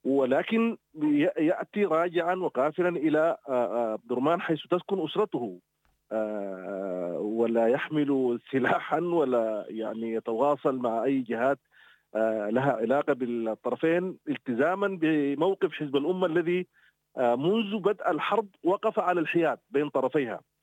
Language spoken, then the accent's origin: Arabic; Sudan; إذا لن نلتقي كسودانيين كقوى سياسية للبحث عن منافذ ومداخل لتخفيف معاناة أهل السودان ووقف الحرب